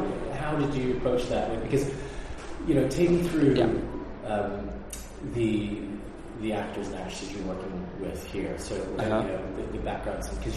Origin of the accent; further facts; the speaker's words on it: United States; Yeah. I'm American. I grew up with, you know, playing American football, cheerleading, sort of big part of it.